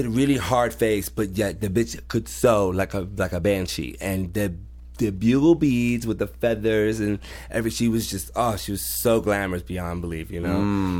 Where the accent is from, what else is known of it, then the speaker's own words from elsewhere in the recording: Virginia, United States; because I'm like a Virginia country girl. I was from Herrera County.